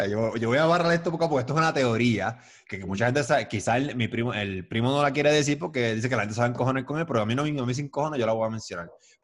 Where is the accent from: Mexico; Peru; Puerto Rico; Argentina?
Puerto Rico; es una mirada de que nosotros como puertorriqueños estamos corrompidos.